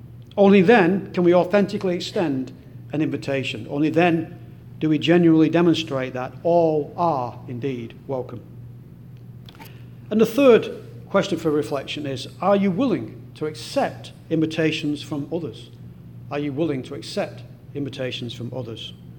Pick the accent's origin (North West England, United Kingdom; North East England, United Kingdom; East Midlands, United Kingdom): North West England, United Kingdom; walk a suspected 1,000-year-old Anglo-Saxon era pilgrimage route from Whalley Abbey to the outskirts of my hometown, stopping at ancient places of worship along the way.